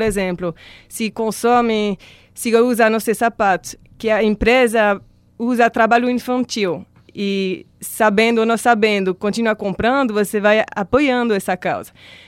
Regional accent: Switzerland; accent: French; Portuguese is a second language; now in Brazil; Eu sou da Suíça, mas da parte francesa, por isso que esse sotaque meu é francês. Eu nasci num povoado lá nos Alpes, com 3 mil habitantes.

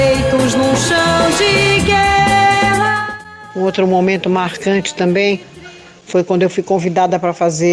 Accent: Brazil; Um orgulho, sendo brasileira, competindo com 25 países e 100 canções, ver a minha música presente, ver o meu país presente.

